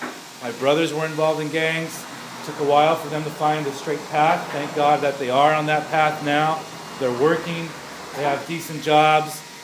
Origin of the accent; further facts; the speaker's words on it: San Diego, California, United States; And now I'm raising my own family in the same neighborhood that I grew up in Logan Heights.